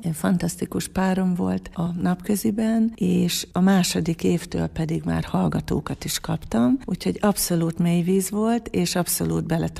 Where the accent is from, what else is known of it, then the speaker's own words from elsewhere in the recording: Debrecen, Hajdú-Bihar, Hungary; Abszolút debreceni vagyok. Mindkét szülőm itt született, és a nagyszülők ugyan még nem debreceniek, de a szüleim már itt születtek. Minden iskolámat itt végeztem, úgyhogy mondhatom magam tőzsgyökeres és lokálpatrióta debreceninek.